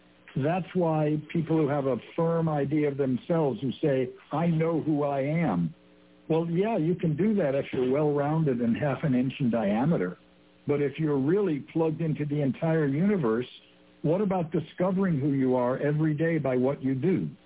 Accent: Englewood, United States; I grew up in Englewood for a good part of my

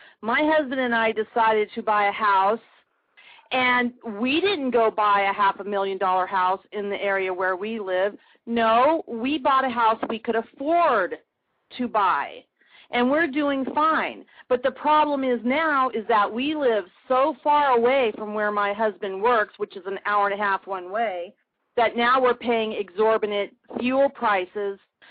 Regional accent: United States; And, you know, I am an American.

